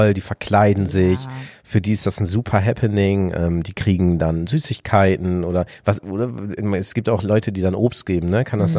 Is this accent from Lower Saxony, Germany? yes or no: yes; Lower Saxony, Germany; Ich komme ja aus Ostfriesland, bei uns gab es immer Martini singen.